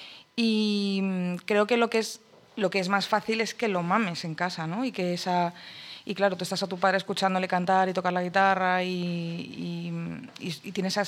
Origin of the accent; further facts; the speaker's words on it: Alicante, Valencian Community, Spain; also born or lived in Madrid; Y yo, a raíz de dejar Madrid y volver a mi tierra, que es Alicante